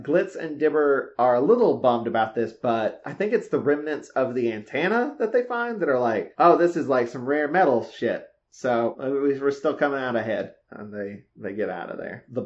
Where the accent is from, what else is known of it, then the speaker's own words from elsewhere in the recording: Southern United States, United States; I'm from the South. Leave me alone.